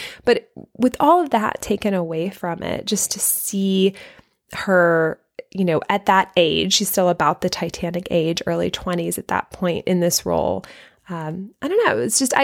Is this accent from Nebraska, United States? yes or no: no; Shreveport, Louisiana, United States; We didn't have theaters. I grew up in Shreveport, Louisiana. We didn't have movie theaters that were really showing independent film that much.